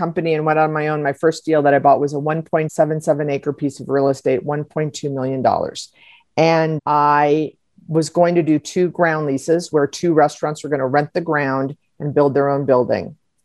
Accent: Miami, Florida, United States; you know, I'm from Miami, so you know what that is

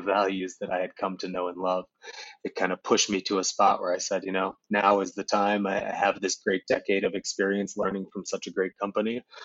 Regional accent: Indiana, United States; I'm originally from Indiana, where my mom has kind of dealt with a condition her entire life

